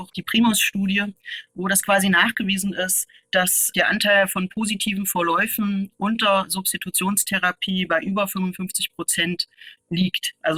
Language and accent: German; Leipzig, Saxony, Germany; Ich komme ja aus Leipzig